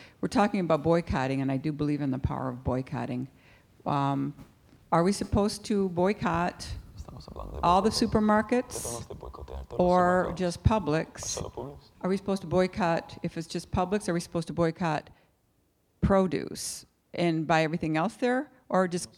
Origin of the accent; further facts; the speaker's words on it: Michigan, United States; I'm from Michigan, and there was a lot of that going on there too.